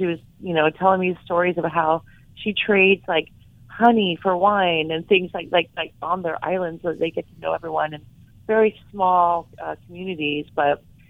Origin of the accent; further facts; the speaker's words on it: California, United States; I'm from California. I'm fifth generation California